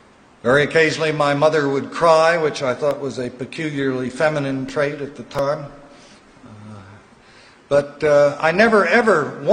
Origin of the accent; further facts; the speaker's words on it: Manhattan, New York, United States; I grew up in Manhattan, across the river there with a silver spoon in my mouth. From the time that I was 5 until the time I finally left home at 23, I spent most of my time living in an apartment building on Park Avenue.